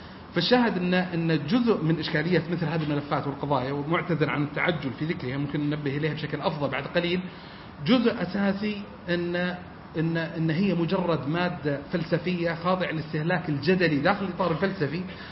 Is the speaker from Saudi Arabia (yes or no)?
yes; Dammam, Eastern Province, Saudi Arabia; أنا من الشرقية في الدمام